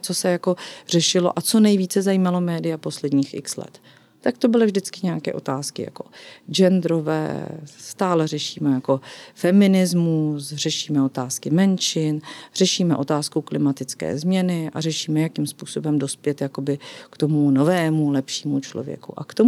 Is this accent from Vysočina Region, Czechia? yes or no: yes; Vysočina Region, Czechia; a já jsem z Vysočiny, takže k té přírodě tam my máme blízko všude